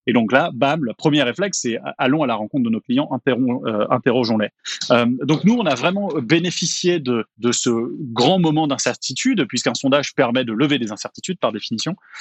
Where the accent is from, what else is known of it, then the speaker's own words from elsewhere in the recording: France; accent: French; now in Quebec, Canada; mes origines françaises que je n'arrive pas du tout à cacher. Je m'excuse. Je suis québécois de cœur, mais d'accent, je suis français.